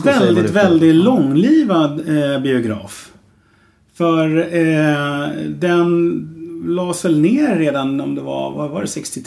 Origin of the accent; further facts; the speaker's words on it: Stockholm, Stockholm County, Sweden; det var ju samma sak som när jag växte upp här på Marieberget när jag var liten